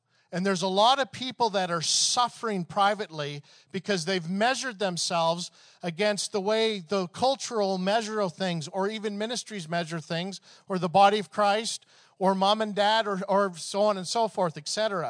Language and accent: English; Canada; I remember when I was growing up in Canada, and, you know, our Canada's sport is hockey.